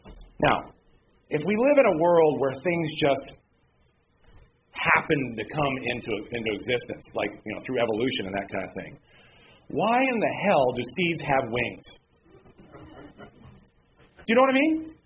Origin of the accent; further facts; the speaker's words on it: United States; You know, I'm an American. A red-blooded one at that.